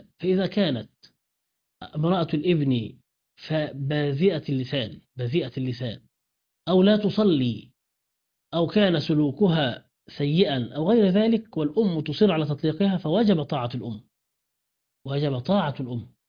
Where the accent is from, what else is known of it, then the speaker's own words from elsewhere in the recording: Egypt; بلدنا مصر